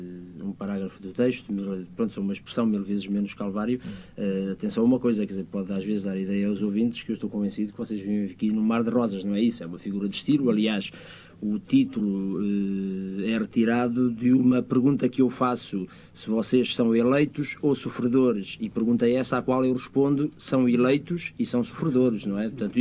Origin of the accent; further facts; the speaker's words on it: Lobito, Benguela, Angola; moved away; sofri muito por estar fora da minha terra, que é o Lobito